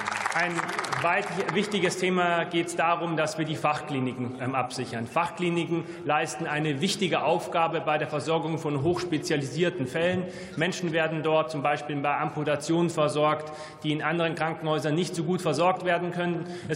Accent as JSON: {"language": "German", "region": "Bavaria", "country": "Germany", "said": "Ich habe es als Bayer dem Koalitionspartner manchmal nicht leicht gemacht."}